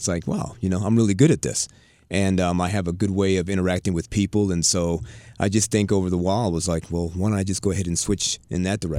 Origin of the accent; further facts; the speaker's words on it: Pittsburgh, Pennsylvania, United States; now in Houston, United States; Well, I have been a Houstonian now for 10 years. I originally come from the East Coast. I'm from Pittsburgh, Pennsylvania.